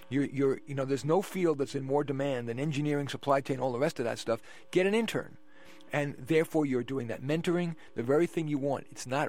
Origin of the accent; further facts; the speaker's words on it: New York, United States; Okay, so I'm from New York. I love pizza